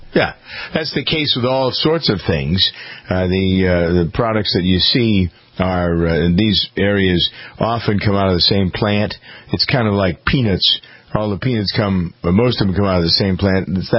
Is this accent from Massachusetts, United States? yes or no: yes; Framingham, Massachusetts, United States; showed up in my hometown of Framingham, Massachusetts this week to raid the New England Compounding Center.